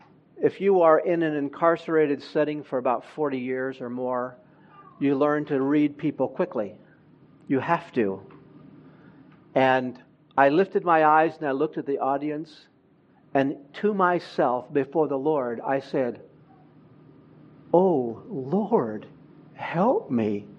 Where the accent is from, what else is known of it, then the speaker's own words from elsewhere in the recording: Honduras; moved away; I grew up not in this country, but I grew up in Central America, in Honduras